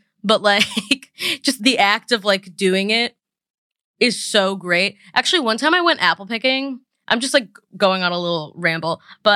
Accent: Massachusetts, United States; I am obviously from Massachusetts and we have a bunch of creepy little towns.

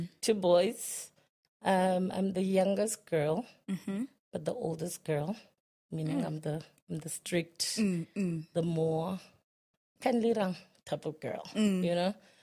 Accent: Soshanguve, Gauteng, South Africa; But I grew up in Soshanguve.

